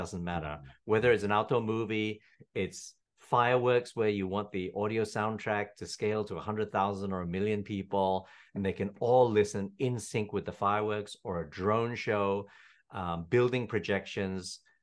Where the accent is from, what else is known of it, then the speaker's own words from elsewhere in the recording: Perth, Western Australia, Australia; moved away as an adult; also born or lived in Petaling Jaya, Malaysia; now in Singapore; moved to Perth, Australia, grew up. And then about 18 or 20 years ago, I moved to Singapore for acting work.